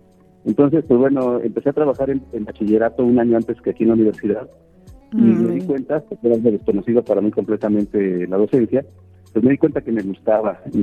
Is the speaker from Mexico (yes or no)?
yes; Aguascalientes, Mexico; also born or lived in Mexico City; yo nací en la Ciudad de México. Mi papá es originario de Aguascalientes, entonces viví 12 años allá y desde la secundaria estoy viviendo nuevamente en Aguascalientes.